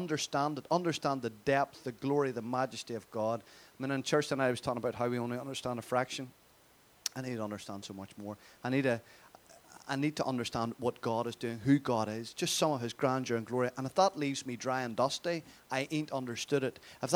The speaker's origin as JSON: {"language": "English", "region": "Northern Ireland", "country": "United Kingdom", "said": "Well, I'm from Northern Ireland, okay, so you speak a particular way."}